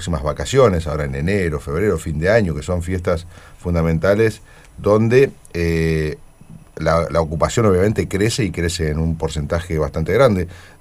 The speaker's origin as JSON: {"language": "Spanish", "region": "Neuquén", "country": "Argentina"}